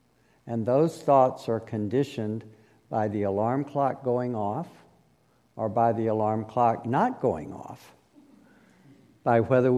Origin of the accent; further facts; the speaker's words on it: South Carolina, United States; We are headed to my hometown in central South Carolina